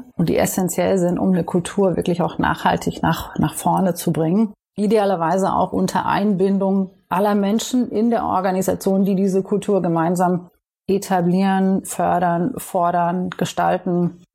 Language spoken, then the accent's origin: German; East Germany, Germany; born or raised there; now in United States